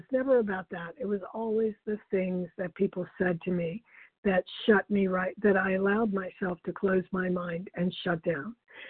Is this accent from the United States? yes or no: yes; Virginia, United States; I'm from Virginia, Northern Virginia.